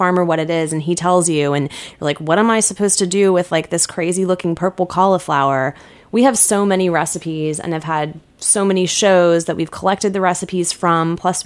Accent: Texas, United States; I grew up in Texas and people eat a lot of mac and cheese

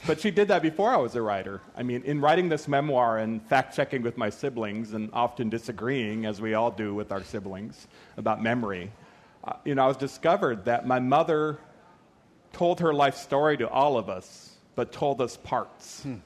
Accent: United States; Well, I grew up poor in the United States, and my variety was Native American, but I share this story with millions of other Americans from poor places in the United States.

